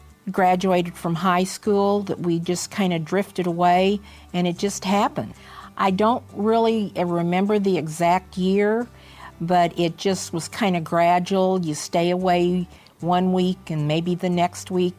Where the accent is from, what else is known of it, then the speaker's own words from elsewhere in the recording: Farmington, Missouri, United States; We were both barned in the area here in Farmington, Missouri. It's about 65 miles south of St. Louis. It's rural. We just love it. It's our home.